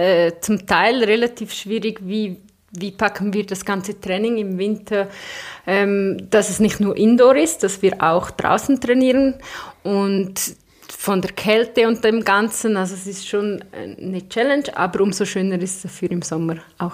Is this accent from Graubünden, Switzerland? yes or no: yes; Samedan, Graubünden, Switzerland; Ich bin aufgewachsen oder geboren in Samaden, in die Schule in St. Moritz, 9 Jahre.